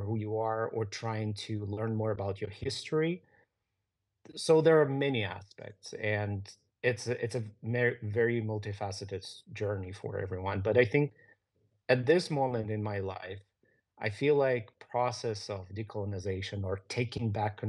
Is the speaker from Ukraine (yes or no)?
yes; Ukraine; to tell people that I'm from Ukraine or I'm Ukrainian